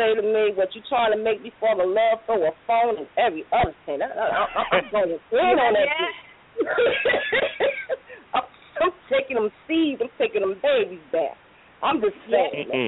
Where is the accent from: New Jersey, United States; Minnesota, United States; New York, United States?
New Jersey, United States; East Orange; Oh, East Orange, I'm Orange, baby. I'm from East Orange, though.